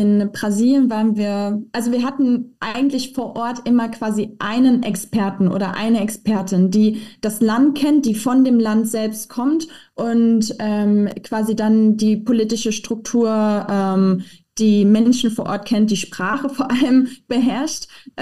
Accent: Koblenz, Rhineland-Palatinate, Germany; wir kommen ja hier aus Koblenz, unmittelbar neben uns ist eben das Ahrtal.

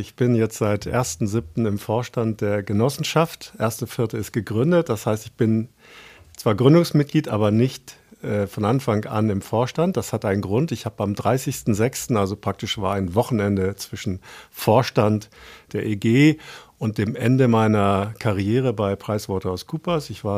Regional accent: Hameln, Lower Saxony, Germany; moved away as an adult; now in Hamburg, Germany; Gebürtig bin ich Niedersachse, also ich hoffe, das ist okay für euch Hamburger. Komme aus dem Bereich Hameln

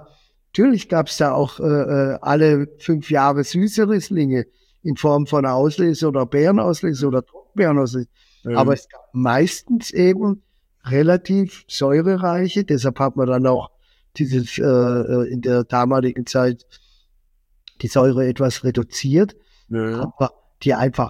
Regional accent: Baden-Württemberg, Germany; Ja, und bei uns in Baden war das tatsächlich so, dass dann diejenigen, die die Massenprodukte machen, dann immer gesagt haben, was ist gut.

